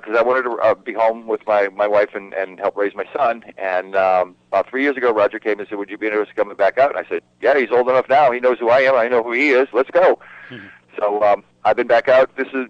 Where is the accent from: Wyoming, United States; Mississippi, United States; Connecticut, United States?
Connecticut, United States; New Haven; a disc jockey in New Haven, Connecticut, where I was from. I was from the New Haven area.